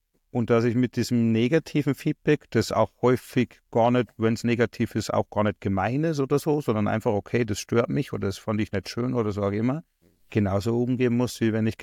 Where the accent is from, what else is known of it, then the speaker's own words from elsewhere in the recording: Bavaria, Germany; Man hört schon, ich komme nicht aus dem Norden Deutschlands, sondern eher aus dem Süden, aus Niederbayern, nähe Passau.